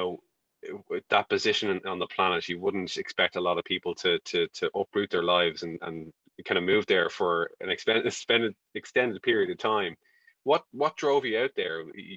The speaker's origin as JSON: {"language": "English", "country": "Ireland", "said": "like as an Irishman, we love to talk about the weather."}